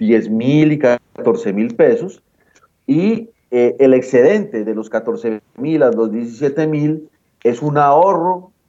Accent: Colombia; es muy común de nosotros como colombianos criticar al legislativo

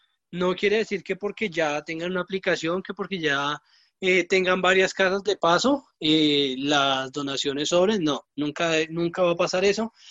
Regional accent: Colombia

